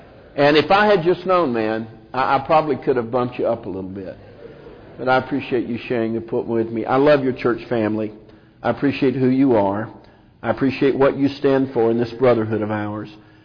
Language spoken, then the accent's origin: English; Hickman County, Tennessee, United States; I was originally from Hickman County